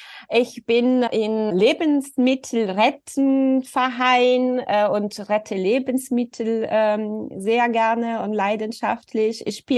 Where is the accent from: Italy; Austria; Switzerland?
Italy; Rome, Lazio; German is a second language; moved away as an adult; now in Bremen, Germany; ich bin gebürtige Italienerin. Also ich bin in Rom geboren und aufgewachsen und bin erst vor 16 Jahren der Liebe wegen nach Deutschland gekommen und bin quasi von der Metropole Rom nach einem kleinen Dorf Bremen-Nord-Fegesack gezogen